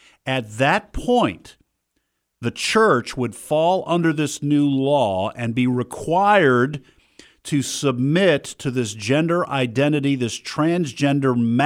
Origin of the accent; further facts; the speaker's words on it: New Hampshire, United States; also born or lived in Boston, United States; I was born in the Boston area, grew up in New Hampshire.